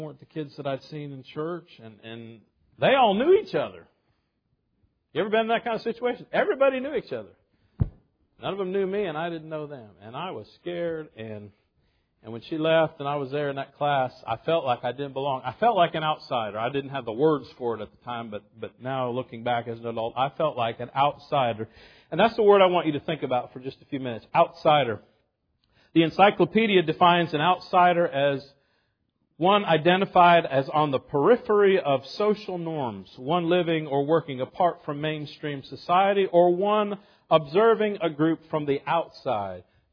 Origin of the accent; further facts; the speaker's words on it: Virginia, United States; And where I grew up in Virginia, that I missed the cutoff date for starting kindergarten in the fall